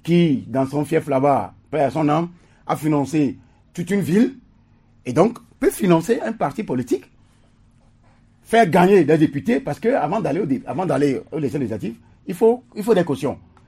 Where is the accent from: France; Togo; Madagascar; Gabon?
Togo; de chez nous au Togo